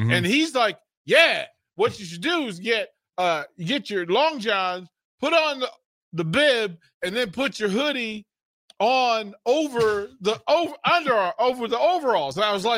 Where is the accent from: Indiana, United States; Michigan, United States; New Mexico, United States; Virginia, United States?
Virginia, United States; I'm from Virginia. I'm more southern than Nebraska, sir. I'm more country than Nebraska is country.